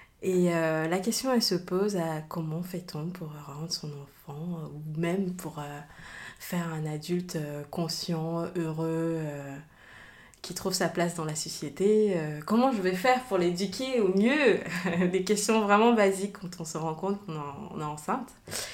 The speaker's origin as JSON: {"language": "French", "town": "Neuilly-sur-Seine", "region": "Île-de-France", "country": "France", "tie": "born or raised there", "said": "Donc du coup j'ai grandi à Neuilly. Et de Y sur Seine, et on n'est pas nombreux."}